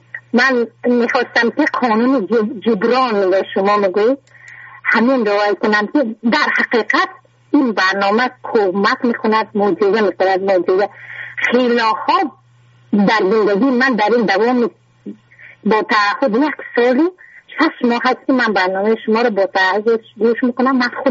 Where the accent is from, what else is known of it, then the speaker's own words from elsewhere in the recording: Tajikistan; من از تاجیکستان هستم